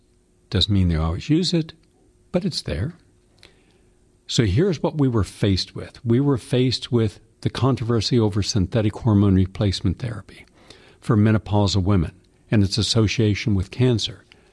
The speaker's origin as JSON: {"language": "English", "region": "West Virginia", "country": "United States", "tie": "born or raised there", "said": "I'm from West Virginia, and I grew up where if we wanted to get rid of the rust on nails or screws, we would put them in a cup of Coca-Cola overnight."}